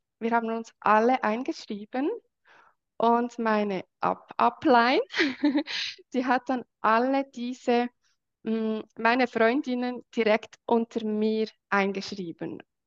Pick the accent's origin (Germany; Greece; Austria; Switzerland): Switzerland; Ja, wie gesagt, ich bin aus der Schweiz. Ich bin 39, verheiratet.